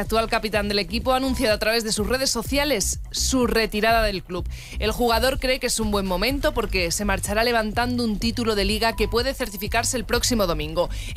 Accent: Madrid, Community of Madrid, Spain; yo soy madrileña gata

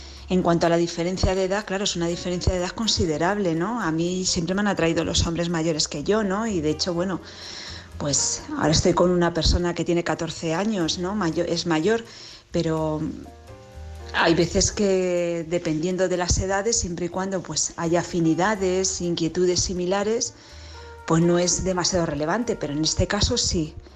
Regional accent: Madrid, Community of Madrid, Spain; de Madrid

